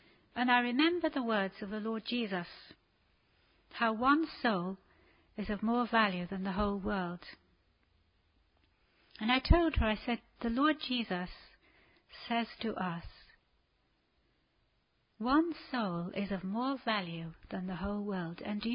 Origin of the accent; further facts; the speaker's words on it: England, United Kingdom; because I'm English and you're Turkish